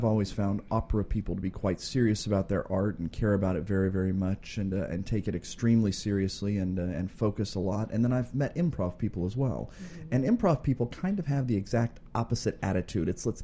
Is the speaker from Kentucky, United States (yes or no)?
yes; Kentucky, United States; Now, I'm from Kentucky, and I came this close to saying Versailles when I saw that word, so you better be careful.